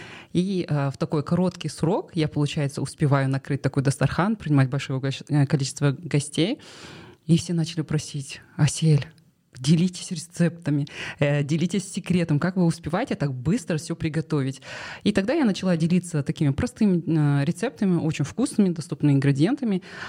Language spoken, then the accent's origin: Russian; Almaty, Kazakhstan; first language Kazakh; Russian is a second language; несмотря на то, что мы родились и выросли в Алматы